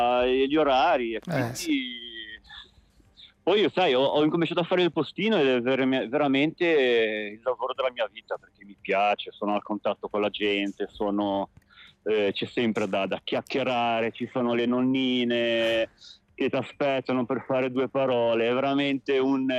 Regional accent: Genoa, Liguria, Italy; A Genova.

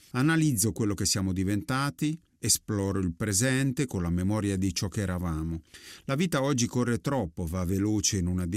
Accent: Emilia-Romagna, Italy; chiedo venia per la mia pronuncia del napoletano, del resto sono romagnolo

